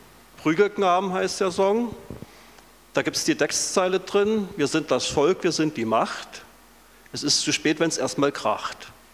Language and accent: German; Germany; born there; Ich bin nicht stolz auf die DDR, ich bin aber in der DDR geboren